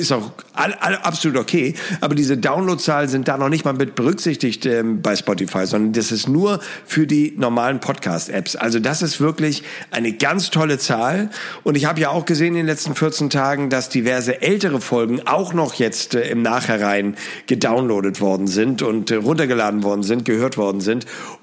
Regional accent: Hamburg, Germany; Ich komme aus Hamburg, ich lebe nicht in den Alpen und ich bin auch kein Skifahrer

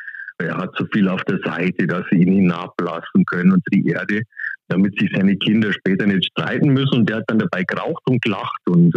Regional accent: Germany; als Deutscher an der Donau mit donauschwäbischen Wurzeln

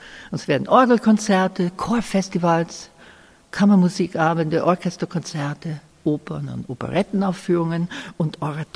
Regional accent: Washington, United States; German is a second language; now in Lilienfeld, Austria; Ich stamme aus Washington, also bei dem Pazifischen Meer, ne? Also nicht Washington D.C.

